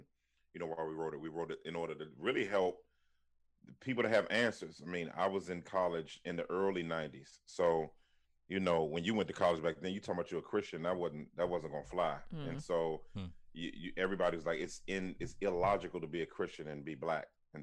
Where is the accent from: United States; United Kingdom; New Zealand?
United States; Washington, District of Columbia; now in Philadelphia, United States; Born and raised in Washington, D.C. During the crack era, the crack epidemic.